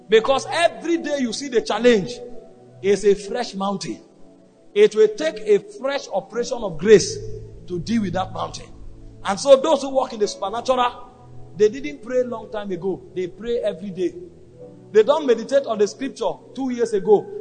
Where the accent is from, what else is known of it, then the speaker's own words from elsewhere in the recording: Nigeria; English is a second language; But I came from Nigeria and I was a clergy.